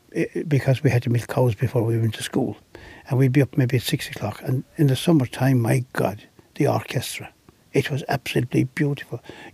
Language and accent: English; Dingle, County Kerry, Ireland; born there; I remember when I was young, I was born in Dingle in a pub.